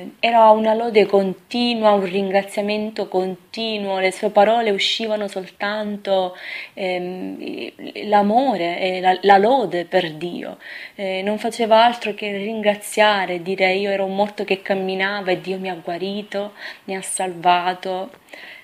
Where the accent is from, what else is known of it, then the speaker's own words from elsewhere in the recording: Sicily, Italy; Sono andata in Sicilia, nel mio paese